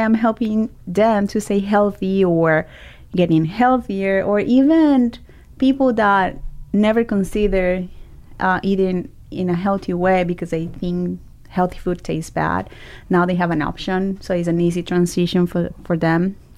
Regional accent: Colombia; We're from Colombia and South America, so carbohydrates are like

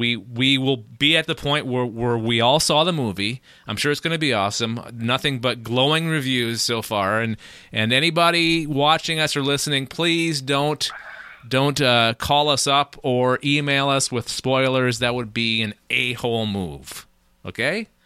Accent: United States; now in Ottawa, Canada; I live in Ottawa. I'm from the States, so I kind of feel you there.

